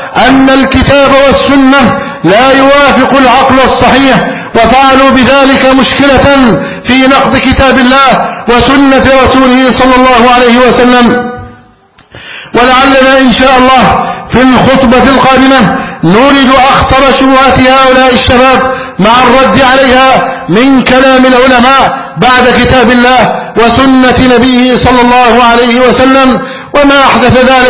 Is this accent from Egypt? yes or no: yes; Egypt; بلدنا مصر